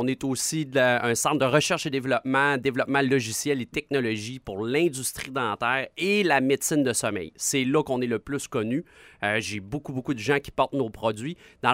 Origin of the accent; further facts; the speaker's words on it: Quebec City, Quebec, Canada; On est des gens de Charlebourg. On est une famille d'ici.